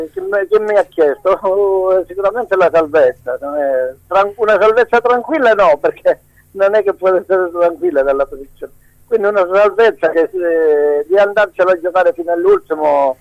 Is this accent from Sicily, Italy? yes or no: no; Gioia Tauro, Calabria, Italy; io che sono di Gioia, quindi per me è un derby